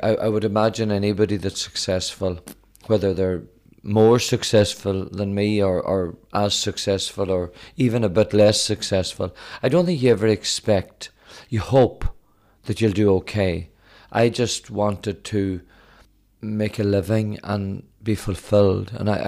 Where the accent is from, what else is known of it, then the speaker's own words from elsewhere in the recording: Ireland; I think where I live and where I was brought up was a big part to play in how I approach things in life, you know.